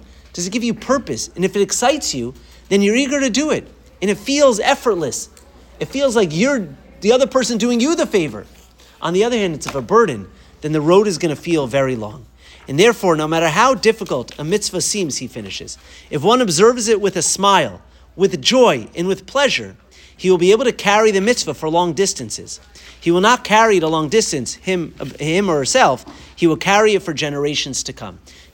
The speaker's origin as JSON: {"language": "English", "town": "Boston", "region": "Massachusetts", "country": "United States", "tie": "born or raised there", "said": "even though I grew up in Boston, I'm supposed to be cultured."}